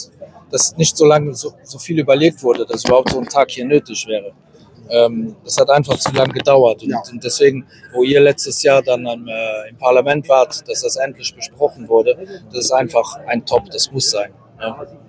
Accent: France; Ich bin aus Frankreich.

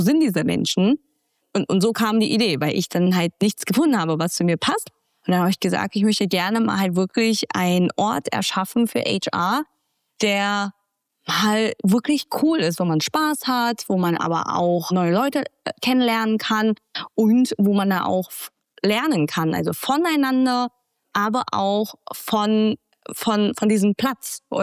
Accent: Vietnam; now in Germany; ich bin ja in Vietnam zur Schule gegangen. Das wissen, glaube ich, die wenigsten. Ich bin ja auch da geboren und aufgewachsen. Und dann bin ich erst nach Deutschland. Habe dann hier mein Abitur gemacht und dann in Dresden studiert.

